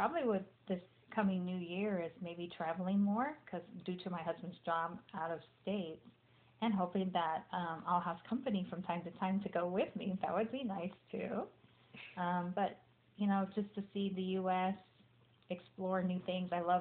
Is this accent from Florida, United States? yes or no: no; Delano, California, United States; I am from Delano, California, 40 miles away from here.